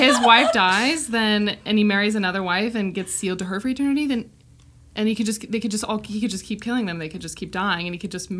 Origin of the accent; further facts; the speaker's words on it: Missoula, Montana, United States; So we grew up in Montana as well. I don't think we mentioned